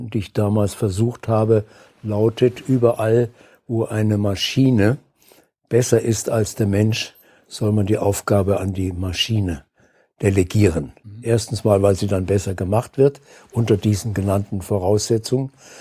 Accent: Saarbrücken, Saarland, Germany; Und ein paar Wochen davon machte ich bei der Sparkasse meiner Heimatstadt Saarbrücken.

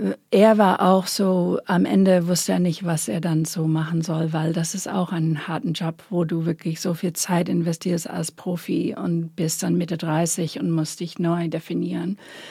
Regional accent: New York, United States; Tut mir leid, ich komme aus New York, ich liebe meine Familie.

